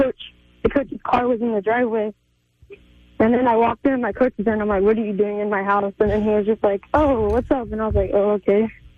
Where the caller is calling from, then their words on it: Indio, California, United States; I'm a viewer from Indio, California, and I watch you guys every morning